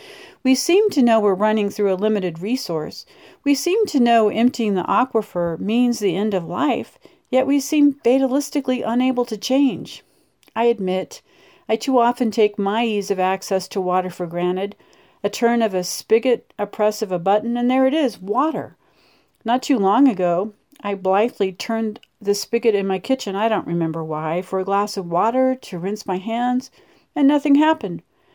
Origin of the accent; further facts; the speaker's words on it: Dodge City, Kansas, United States; For HPPR's Radio Readers, I'm … from Dodge City, Kansas